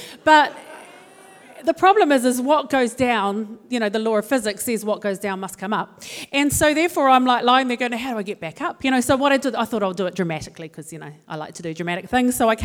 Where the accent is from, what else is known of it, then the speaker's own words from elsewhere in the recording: Auckland, New Zealand; No, I'm from West Auckland. I moved into a place called Massey.